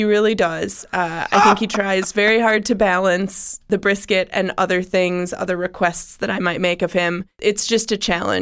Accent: Wisconsin, United States; now in Columbus, United States; I mean, I was raised in Wisconsin.

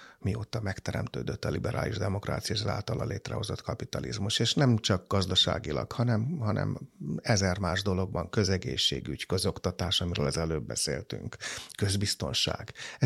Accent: Hungary; és ebben is volt az erőnk, hogy magyarként köszönhetően annak a nagyon magas oktatási színvonal maradékának, amiből éltünk, és kis népként alkalmazkodni kényszerülő népként

